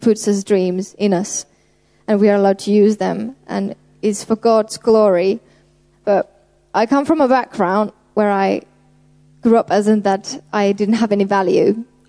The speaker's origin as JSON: {"language": "English", "country": "Finland", "said": "from Finland."}